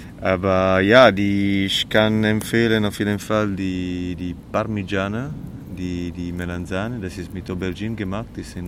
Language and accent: German; Southern Italy, Italy; German is a second language; now in Germany; Ich komme aus Süditalien und ja, meine Mutter hat wirklich immer viel gemacht zu Hause